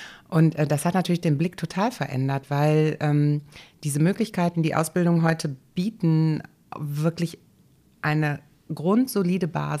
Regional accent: Essen, North Rhine-Westphalia, Germany; ich bin auf der Margaretenhöhe in Essen groß geworden und habe mich beruflich auch sehr im Ruhrgebiet rumgetrieben, habe mal ein Jahr im Ausland gelebt, in Amerika, habe da als Au-pair gearbeitet und bin danach dann aber zurück ins Ruhrgebiet und bin ein Ruhrgebietskind durch und durch.

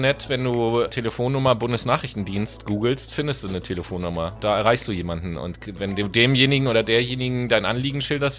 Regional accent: Hamburg, Germany; muss ich als Hamburger an dieser Stelle einfach sagen

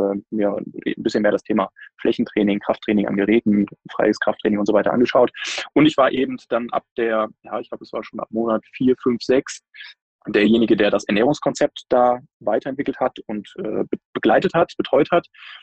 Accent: Moers, North Rhine-Westphalia, Germany; Aber in der Stadt, in der ich groß geworden bin, in Moers

